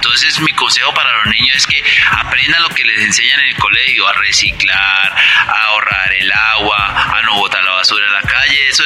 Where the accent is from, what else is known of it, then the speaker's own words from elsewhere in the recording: Colombia; Entonces nosotros como colombianos estamos al lado de los grandes que estudian esos fenómenos